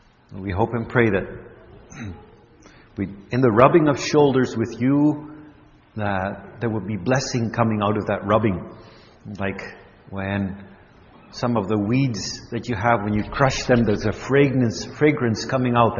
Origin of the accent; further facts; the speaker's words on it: Alberta, Canada; English is a second language; We're Dutch, but I was born in Canada, lived in Alberta for 13 years.